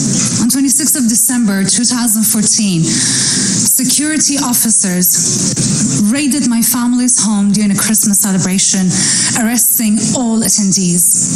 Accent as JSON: {"language": "English", "country": "Iran", "said": "I'm an Assyrian from Iran."}